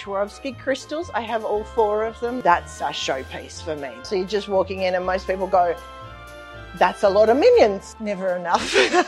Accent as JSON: {"language": "English", "country": "Australia", "said": "I'm from Australia"}